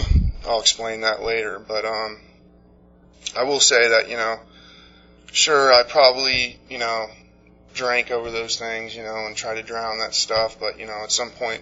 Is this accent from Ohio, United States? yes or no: no; Orlando, Florida, United States; born there; I was born in Orlando, Florida, to a loving family.